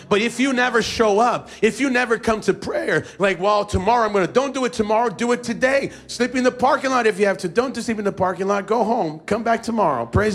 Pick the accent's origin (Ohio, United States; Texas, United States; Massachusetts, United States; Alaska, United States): Alaska, United States; Eagle River; I'm just from Eagle River. You know, everybody calls it Eagle Rock, Eagle Creek. I'm like, what the heck, man? It's Eagle River.